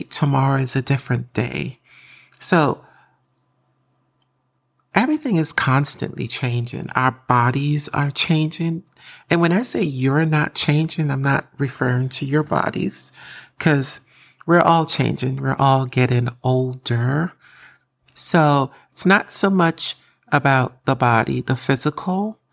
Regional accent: New York, United States; now in North Carolina, United States; So about a year and a half ago, I relocated from New York to North Carolina. And that was big for me because I've been in New York all my life, and it's a pretty massive change for me.

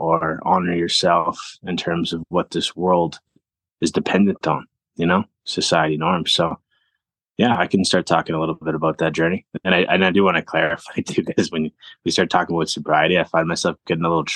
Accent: Vancouver, British Columbia, Canada; also born or lived in Whitehorse; I was born here in Whitehorse, and then I had a medical issue as a young person, so we ended up moving to Vancouver. So I ended up living in Vancouver till about the age of 8

